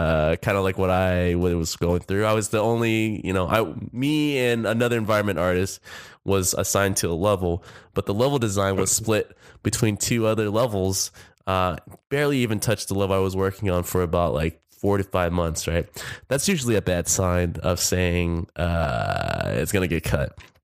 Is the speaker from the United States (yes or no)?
yes; Orange County, California, United States; And as you guys know, I'm originally from Orange County, looking for jobs in LA.